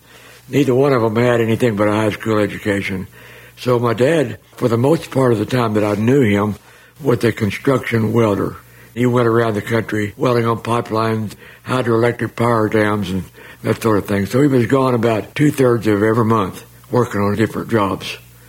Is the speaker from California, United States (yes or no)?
no; Muskogee, Oklahoma, United States; born there; I was born in Muskogee, Oklahoma.